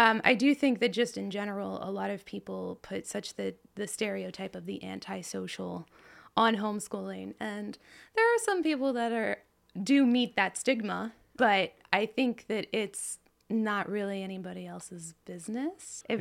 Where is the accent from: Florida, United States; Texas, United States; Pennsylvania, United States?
Pennsylvania, United States; Hummelstown; also born or lived in Harrisburg; So I was born in, I guess, technically Harrisburg Hospital. But I was raised in Hummelstown. We have this nice little country house up on a hill.